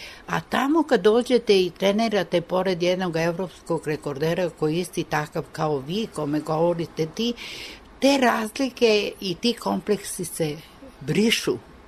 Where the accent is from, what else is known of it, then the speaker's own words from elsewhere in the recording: Serbia; Ja kažem, iz Jugoslavije, dok sam mi objasnila gde je to, dobro shvatio je. Da je to preko puta Jadranskog mora